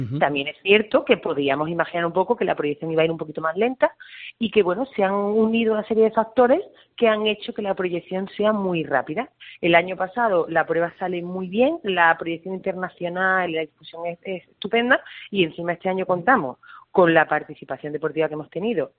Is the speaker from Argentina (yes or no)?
no; Úbeda, Andalusia, Spain; Si yo soy jienense de pura cepa, soy de Úbeda